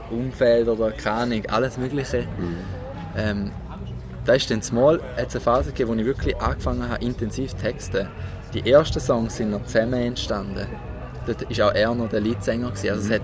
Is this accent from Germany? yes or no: no; Switzerland; meine Eltern kommen aus Deutschland, aber ich bin also in der Schweiz aufgewachsen, aber daheim reden wir wirklich Hochdeutsch